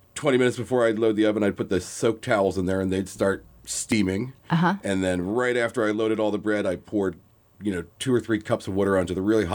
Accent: New York City, New York, United States; I come from New York City where bread is great.

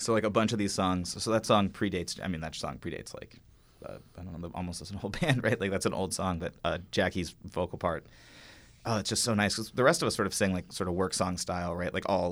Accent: Erie, Pennsylvania, United States; I'm from Erie, Pennsylvania, and the band's from Union City, Pennsylvania

